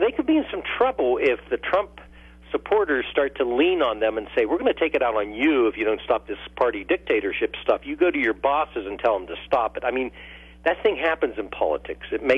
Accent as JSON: {"language": "English", "region": "Ohio", "country": "United States", "said": "I'm from Appalachia, Ohio, okay?"}